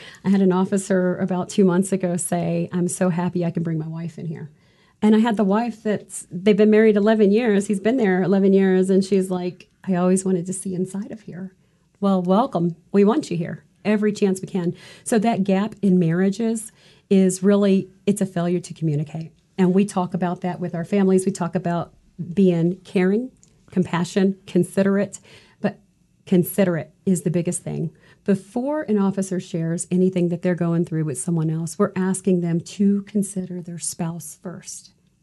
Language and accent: English; Alabama, United States; I'm from Alabama, is what I say. It's Tennessee, Georgia, and Alabama.